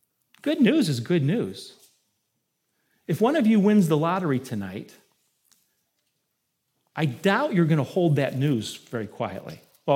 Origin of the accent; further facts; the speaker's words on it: Ohio, United States; accent: Ohio; Is it my Ohio accent?